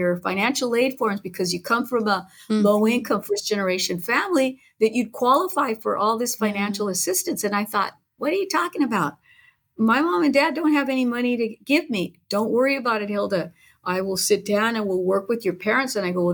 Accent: La Puente, California, United States; I grew up out in the San Gabriel Valley in LA County in a community known as La Puente, which is largely Latino, working class, immigrant, and, you know, community. And my parents were both immigrants.

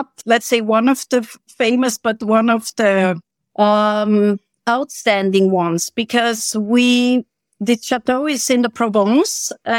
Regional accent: Switzerland; English is a second language; now in Bosnia and Herzegovina; Actually, I'm coming from Swiss. I'm from Switzerland. I'm Swiss. And I live here in Bosnia and Herzegovina since 2018. First year in Sarajevo, and now we moved to my beloved Herzegovina, the southern part of Bosnia and Herzegovina.

